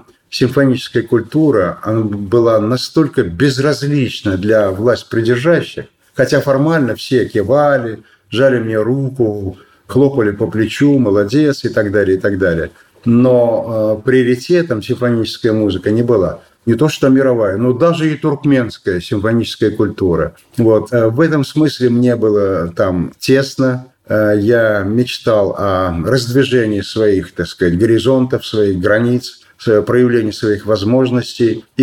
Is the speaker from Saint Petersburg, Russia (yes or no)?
no; Moscow, Russia; Ведь самое раннее детство – это московское детство. Я родился на Арбате.